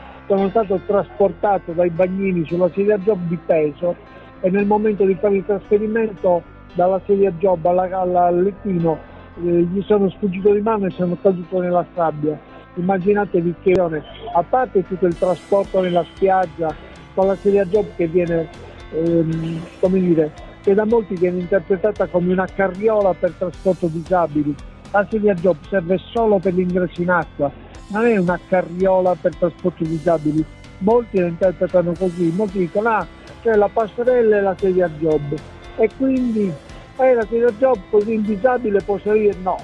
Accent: Macomer, Sardinia, Italy; io sono originario di Macomer

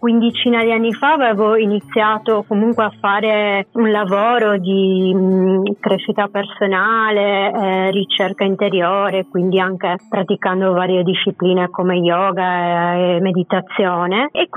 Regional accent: Cagliari, Sardinia, Italy; pur essendo nata e cresciuta a Cagliari mi sento proprio sarda. Sicuramente mi sento anche cagliaritana, però ecco, mi sento molto sarda anche relativamente a tutta la Sardegna

